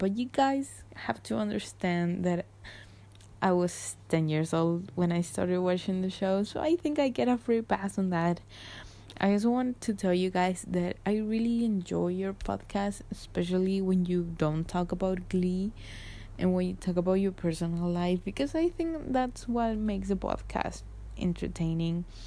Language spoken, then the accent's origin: English; Chile; English is a second language; I'm from Chile.